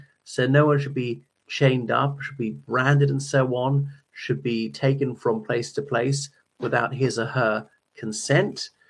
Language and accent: English; Ireland; o everyone … from Ireland.